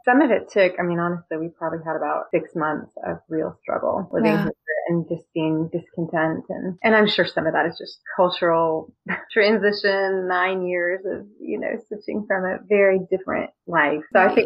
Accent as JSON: {"language": "English", "town": "Houston", "region": "Texas", "country": "United States", "said": "I'm originally from the Houston area, and then I went to school in Dallas and met my husband there."}